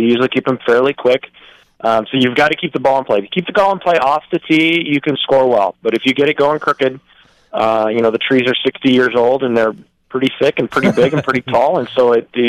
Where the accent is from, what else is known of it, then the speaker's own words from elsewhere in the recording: Albany, Oregon, United States; Sure, I actually grew up in Albany. My parents were members of Spring Hill, so I grew up there.